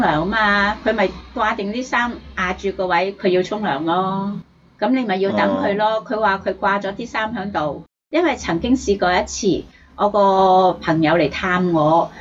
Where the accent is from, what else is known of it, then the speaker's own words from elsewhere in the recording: Hong Kong; 系全屋得我一个香港人啫嘛。